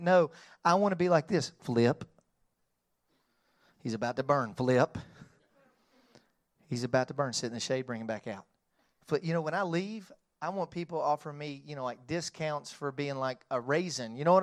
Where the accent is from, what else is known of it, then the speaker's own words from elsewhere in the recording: Knoxville, Tennessee, United States; I grew up in right outside of Knoxville, Tennessee. I'm a University of Tennessee fan.